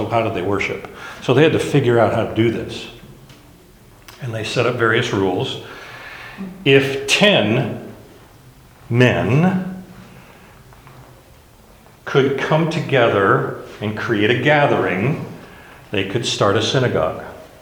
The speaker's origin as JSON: {"language": "English", "town": "Honolulu", "region": "Hawaii", "country": "United States", "tie": "born or raised there", "said": "Now, I grew up in Honolulu, went to high school in Honolulu, and there was the Filipino area, the Samoan area, the Tongan area."}